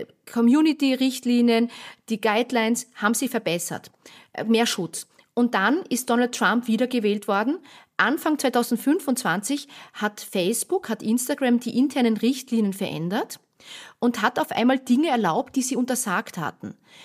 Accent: Austria; aber ich bin ja Österreicherin.

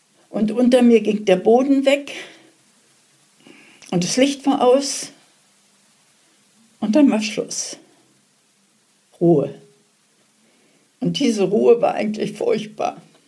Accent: Berlin, Germany; born there; Geboren bin ich in Berlin und zwar am 11.08.1938.

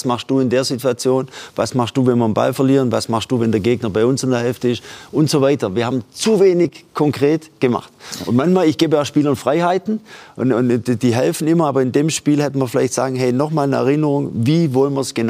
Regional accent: Switzerland; das ist so bei uns in der Schweiz, bei uns sage ich ja

